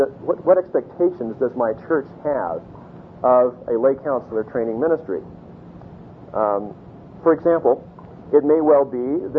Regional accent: Corvallis, Oregon, United States; We're from Corvallis, Oregon, and I know churches in the Seattle area

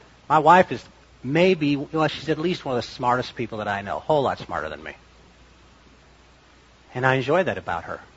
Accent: Joliet, Illinois, United States; I'm especially kin to them because I grew up in Joliet.

